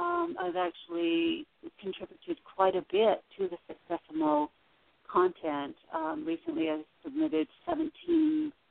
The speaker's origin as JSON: {"language": "English", "region": "Nova Scotia", "country": "Canada", "also_born_or_lived": "Florida, United States / Arizona, United States", "lives_now": "United States", "said": "I'm originally from Nova Scotia, Canada, and I lived in Florida also for 14 years"}